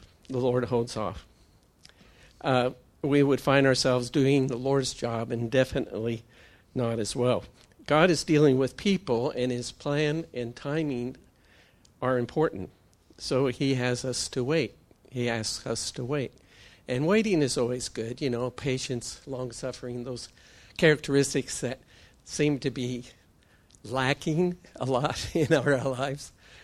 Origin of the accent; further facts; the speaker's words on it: Iowa, United States; And as I was growing up in Iowa, we would use that often to get the cattle to move into the truck.